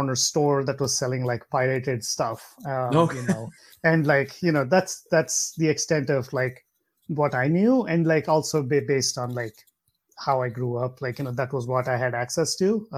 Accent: India; I grew up in India

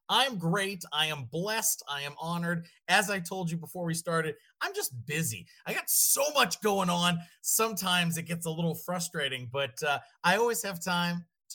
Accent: Pennsylvania, United States; I grew up in Pennsylvania and pretty close to the Ohio border.

